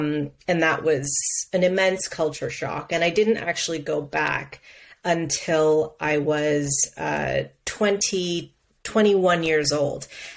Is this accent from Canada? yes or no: yes; Canada; Yes, I was born and raised in Canada.